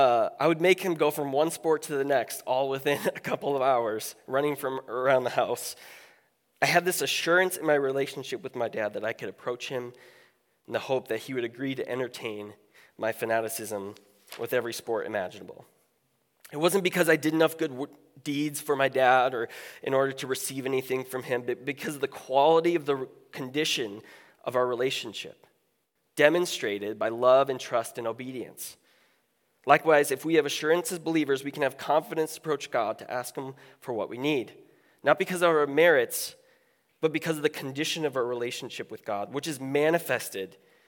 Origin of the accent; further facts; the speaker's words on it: Iowa, United States; I grew up in Iowa where hockey was like not a thing. I grew up like 15 minutes from the Minnesota border